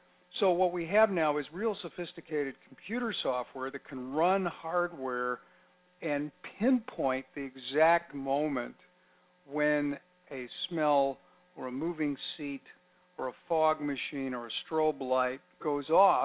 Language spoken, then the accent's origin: English; Chicago, Illinois, United States; moved away as an adult; I was born there. I went to high school there. I went to college there. I've been there long.